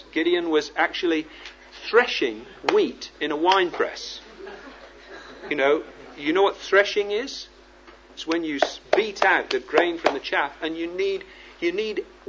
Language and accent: English; South West England, United Kingdom; I come from Devon. That's one of the farthest corners of the earth, especially from where I live now.